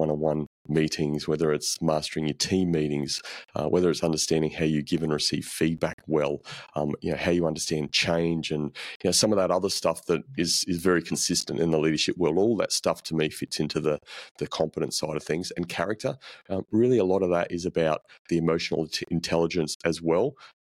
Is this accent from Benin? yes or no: no; Queensland, Australia; You know, I grew up in Queensland, as I said a bit earlier. So it's a little bit warmer up there than sort of New South Wales